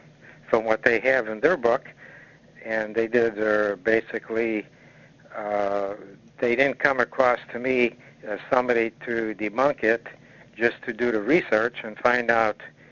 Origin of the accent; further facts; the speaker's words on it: Illinois, United States; from Illinois.